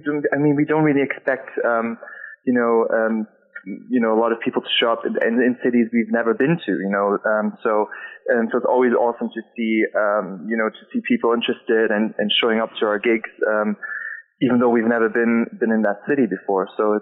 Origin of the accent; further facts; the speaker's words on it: Germany; now in Liverpool, United Kingdom; I'm originally from Germany, so for me to be in a, live and work in a city where there's just music coming out of every single venue and cafe is just amazing.